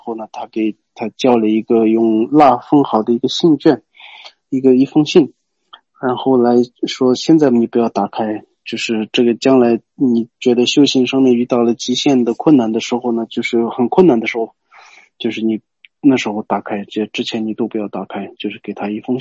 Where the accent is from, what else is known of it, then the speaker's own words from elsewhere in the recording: Tibet, China; 藏地又是很大的地方，如果有些地方几百公里、上千公里相互就是有那种地方嘛，像我们家乡到拉萨去的话，差不多沿着那种的公路走的话，差不多也有2000多公里，2000公里左右吧。